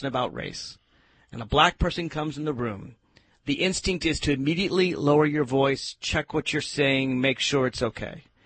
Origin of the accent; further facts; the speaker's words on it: Nashville, Tennessee, United States; I grew up in Nashville, Tennessee. I'm a third-generation Southerner.